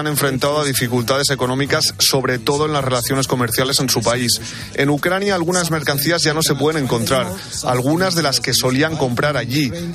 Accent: Romania; pero también como rumanos, como individuos, para ayudarles

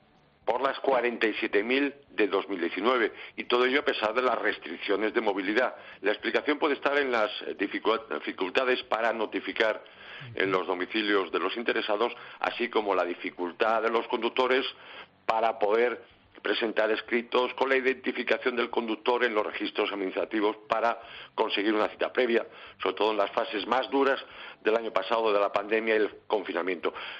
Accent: Galicia, Spain; soy gallego

